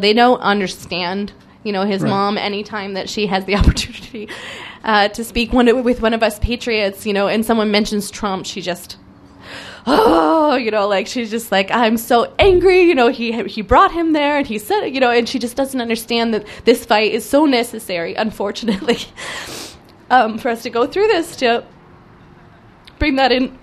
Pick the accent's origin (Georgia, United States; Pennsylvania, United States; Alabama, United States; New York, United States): Pennsylvania, United States; Pittsburgh; I'm from Pittsburgh.